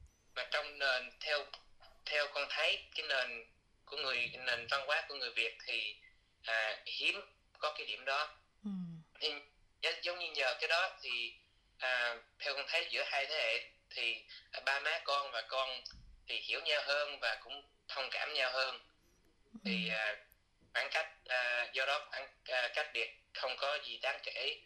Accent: Australia; Vietnamese is a second language; Dạ, con được sinh ra và lớn lên tại Úc.

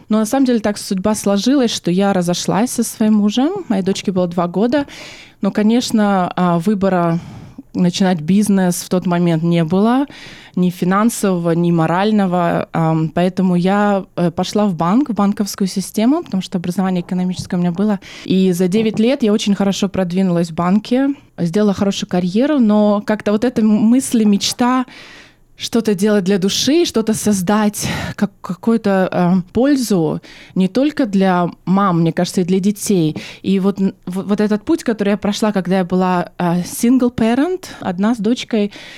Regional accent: Murmansk Oblast, Russia; born there; Я родилась сама в России, в Мурманской области, на севере России, в маленьком городе, но в очень образованной и теплой семье, я бы сказала.

